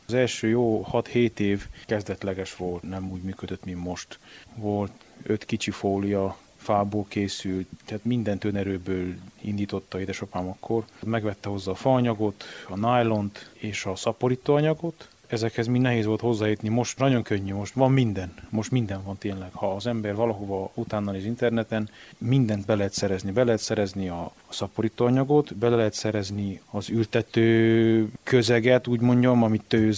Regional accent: Kibéd, Mureș County, Romania; kibédi lakos, itt születtem, itt nőttem fel, és jelenleg is itt dolgozom.

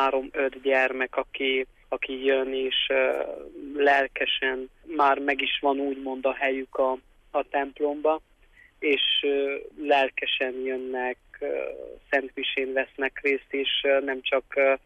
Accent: Csíkszentgyörgy, Harghita, Romania; hiszen Csíkszentgyörgy községben nevelkedtem pólyáskorom óta

